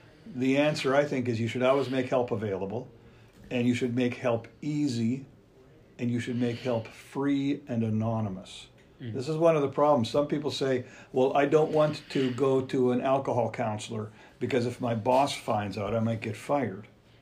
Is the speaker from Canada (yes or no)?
yes; Canada; in the province that I grew up in Canada.